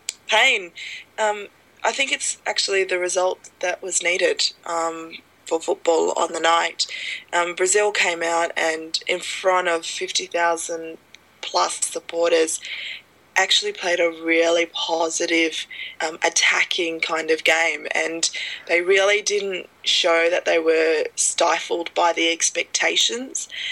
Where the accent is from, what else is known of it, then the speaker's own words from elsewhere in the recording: Australia; as an Australian sitting there, it hurts